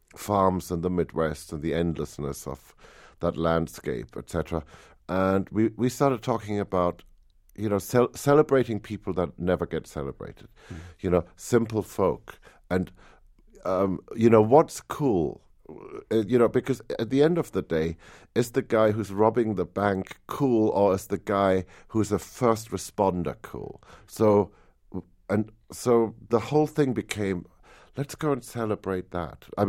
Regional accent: Germany; Growing up in Germany, everything I knew about America came from really spaghetti westerns made by Italians or reading comic books

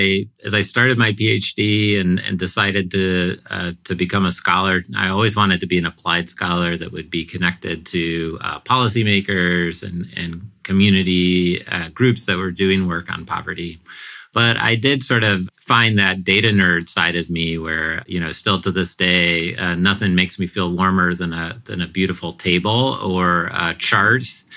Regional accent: Ann Arbor, Michigan, United States; You know, I'm from the Ann Arbor area, which is where I live now.

